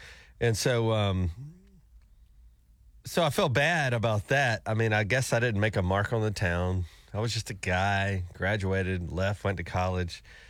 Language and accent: English; Fairhope, Alabama, United States; The reason was he went to a town that I grew up in Alabama near Gulf Shores. It's called Fairhope.